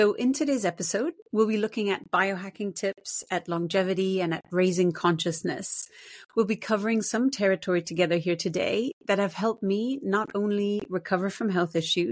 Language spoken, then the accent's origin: English; New York City, New York, United States; born there; also born or lived in London / Florida / Shanghai / Buenos Aires; I was born in New York City to an Irish mother and German father, and since went on to live in 9 countries and places across Europe and the US, Shanghai, and Buenos Aires.